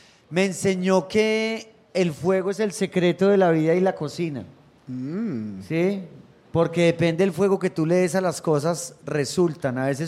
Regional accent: Colombia; nuestras familias, nuestras vidas, somos colombianos, nos han pasado muchas cosas

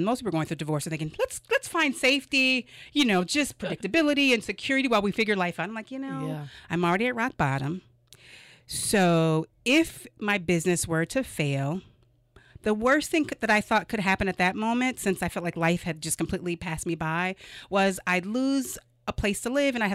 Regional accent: Minneapolis, Minnesota, United States; I am from the Twin Cities. I've known since I was 12 years old that I wanted to be an entrepreneur.

